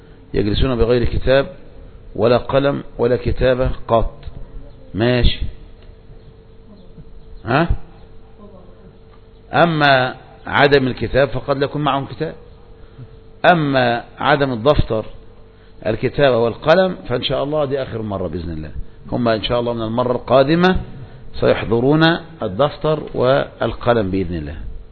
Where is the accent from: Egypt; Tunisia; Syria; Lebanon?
Egypt; ولكن لما انتشرت الصوفية والأشاعرة عندنا في مصر